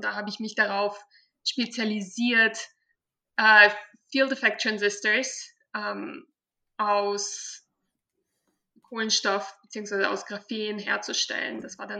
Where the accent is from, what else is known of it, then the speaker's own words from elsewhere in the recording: Germany; now in United States; Also ich bin ja auch in Deutschland aufgewachsen. Daher spreche ich auch Deutsch. Aber mittlerweile lebe ich schon 15 Jahre in den USA